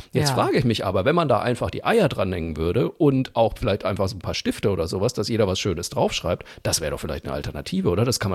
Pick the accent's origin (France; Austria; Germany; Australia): Germany; Zeil am Main, Bavaria; zum Beispiel in meinem Heimatort Zeil am Main, gibt es ja eigentlich jedes Jahr einen Osterbrunnen.